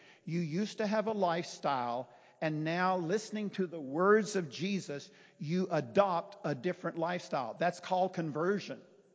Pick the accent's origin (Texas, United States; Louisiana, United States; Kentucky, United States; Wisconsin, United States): Texas, United States; We met in Chicago, right? I'm from Texas.